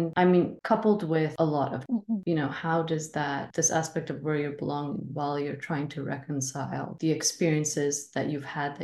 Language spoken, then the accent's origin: English; Dubai, United Arab Emirates; moved away as an adult; also born or lived in California, United States; I was born in California, raised in Dubai, and then left for after high school.